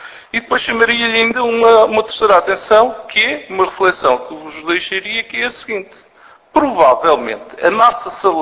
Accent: Lisbon, Portugal; sou daqui da região de Lisboa

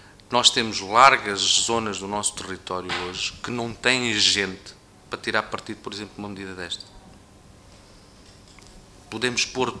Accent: Mação, Santarém, Portugal; Eu venho do município de Maçal, é um município que tem 40 mil hectares. São 80 mil propriedades.

